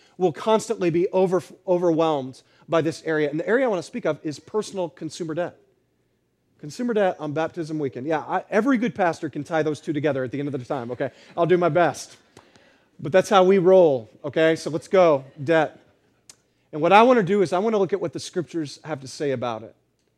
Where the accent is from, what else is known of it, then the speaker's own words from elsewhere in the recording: Hawaii, United States; born there; I was born in Hawaii, and so in a lot of ways, that's my home.